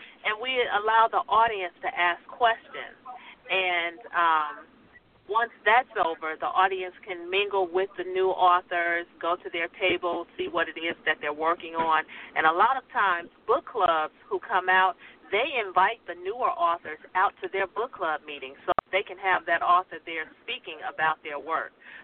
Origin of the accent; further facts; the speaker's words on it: Chicago, Illinois, United States; And so I started it in Chicago because that's my hometown, and I have, you know, deep roots here.